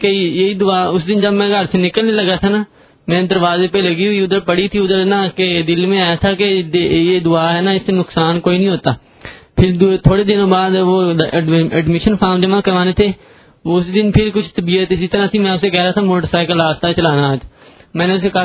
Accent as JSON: {"language": "Urdu", "town": "Faisalabad", "region": "Punjab", "country": "Pakistan", "said": "میں فیصل آباد سے آیا۔"}